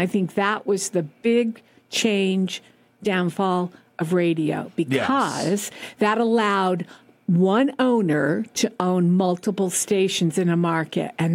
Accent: Shaftsbury, Vermont, United States; I'm from Shaftesbury, Vermont, just north of Bennington. So it was an hour, and it was closer to my family.

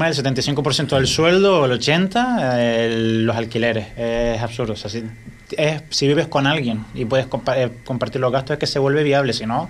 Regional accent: Gran Tarajal, Canary Islands, Spain; También miré en mi pueblo, en Gran Tarajal, directamente no había.

